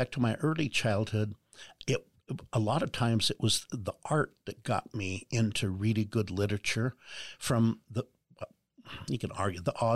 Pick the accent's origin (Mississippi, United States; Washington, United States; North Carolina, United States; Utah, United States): Utah, United States; South Salt Lake; I grew up on Blair Street, just off 27th South in South Salt Lake.